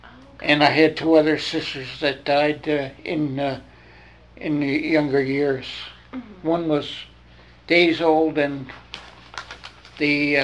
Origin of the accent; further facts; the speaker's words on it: Halifax, Nova Scotia, Canada; born there; I was born in Halifax, November 8th, 1920. A long time ago.